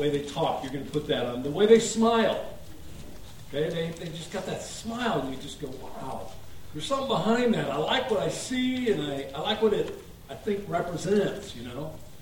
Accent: California, United States; I came from Southern Cal, and the Trojans have always been my team.

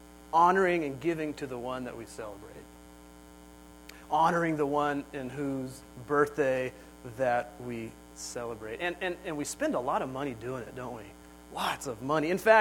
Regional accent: California, United States; I grew up in Southern California, so it was 80 degrees on New Year's, which is always kind of cool.

